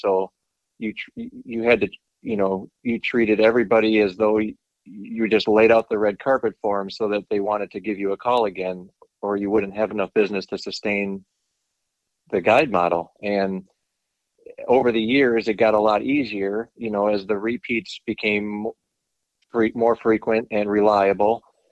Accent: Wisconsin, United States; also born or lived in Michigan; So I grew up in South Central Wisconsin, and we briefly moved to Michigan, but we kind of came right back to this area, which is right around the Madison chain of lakes.

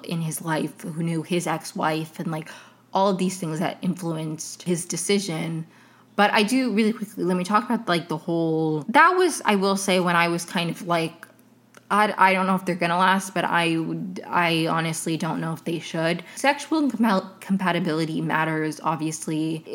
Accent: Venezuela; I'm from Venezuela.

